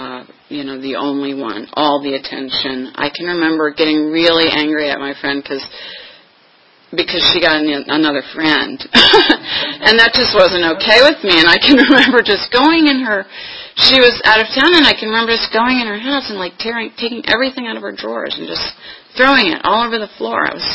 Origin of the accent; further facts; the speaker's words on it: New York, United States; I grew up in New York, so, you know, there are a lot of Puerto Ricans and, you know, Italians.